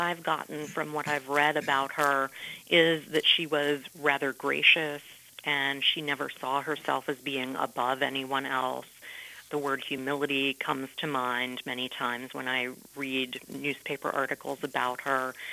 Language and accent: English; New Jersey, United States; I grew up in New Jersey because my dad was a professor in New Jersey, but my grandparents and all of the extended family were in southwestern Pennsylvania.